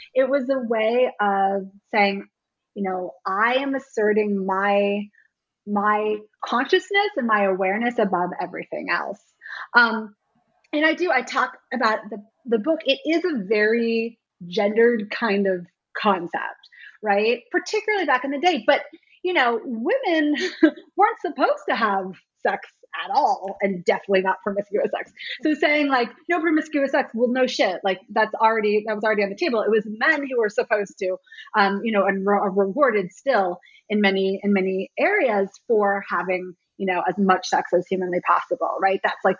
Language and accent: English; Washington, District of Columbia, United States; I was a little too young for the hardcore scene here in DC. I grew up more on … you know